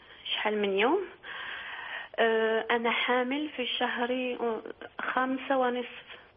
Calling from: France; من فرنسا.

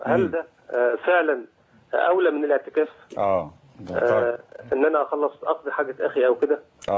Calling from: 10th of Ramadan City, Sharqia Governorate, Egypt; انا دلوقتي بتكلم من العاشر.

